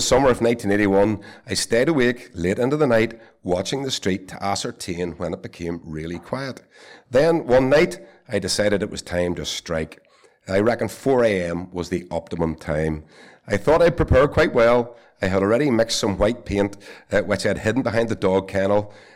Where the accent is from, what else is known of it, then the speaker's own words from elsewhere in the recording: Belfast, Northern Ireland, United Kingdom; I grew up in Rugby Avenue in the Holy Lands area near Queen's University.